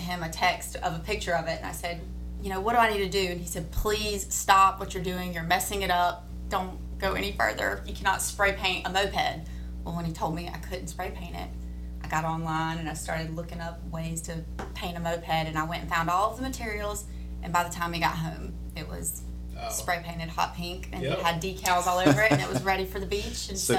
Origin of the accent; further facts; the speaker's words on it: Statesboro, Georgia, United States; now in Kildare, United States; So I'm from Statesboro. Daniel drugged me to Kildare, Georgia, kicking and screaming. I actually grew up in a subdivision.